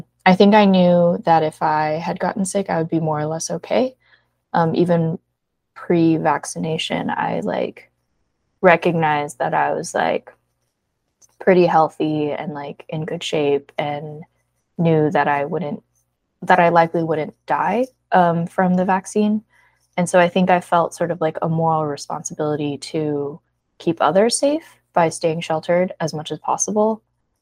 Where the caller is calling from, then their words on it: Sacramento, California, United States; I'm speaking from Sacramento.